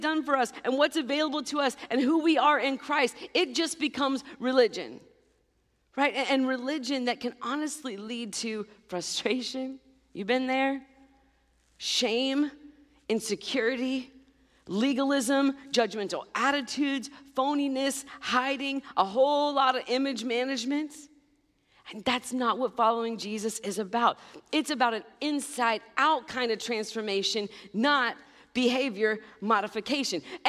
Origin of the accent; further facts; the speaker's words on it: Kentucky, United States; Or, you know, since I'm from Kentucky, it's all y'all.